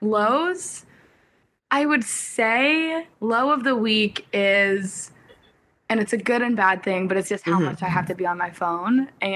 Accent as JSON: {"language": "English", "town": "Hopkinton", "region": "Massachusetts", "country": "United States", "tie": "born or raised there", "said": "I grew up in Hopkinton."}